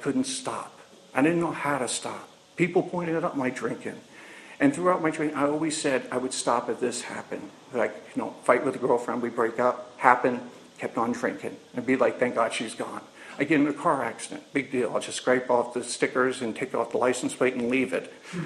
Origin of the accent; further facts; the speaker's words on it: California, United States; also born or lived in Staten Island, New York; Imagine growing up in the Sierras in California, and you hated it there. Out on the California coast, you hated it there. Staten Island, I won't even get into that. I grew up there too